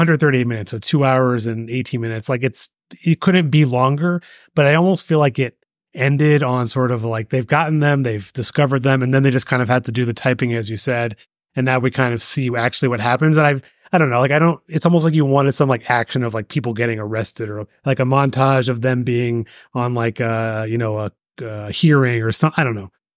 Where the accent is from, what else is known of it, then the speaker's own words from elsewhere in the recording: Washington, District of Columbia, United States; I'm from Washington.